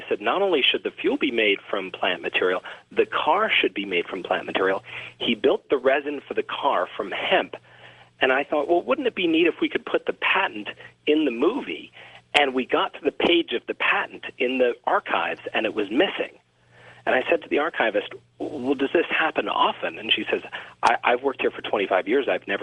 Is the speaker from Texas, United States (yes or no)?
no; Louisiana, United States; such as those that we've seen in my home state of Louisiana.